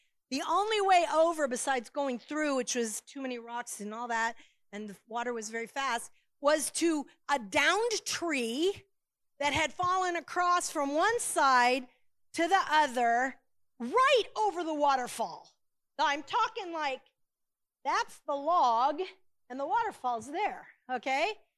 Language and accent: English; St. Petersburg, Florida, United States; I was raised in St. Pete, and we did go camping for our vacations.